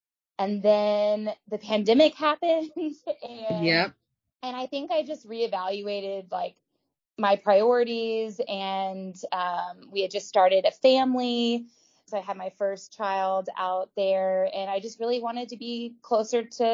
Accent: Dallas, Texas, United States; I grew up in Dallas, yeah.

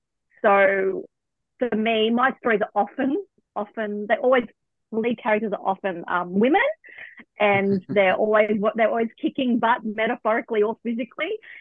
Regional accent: Australia; my background is, my cultural background is, I'm Australian with a European background, and I got all my looks from my Irish background, my Irish grandfather. But on my father's side, his family's Aboriginal

